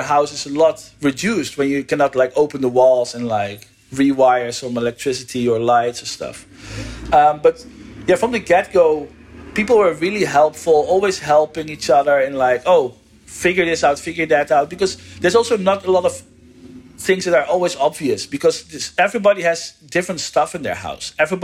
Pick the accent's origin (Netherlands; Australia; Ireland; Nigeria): Netherlands; English is a second language; moved away as an adult; now in United States; I'm from the Netherlands and I live in the US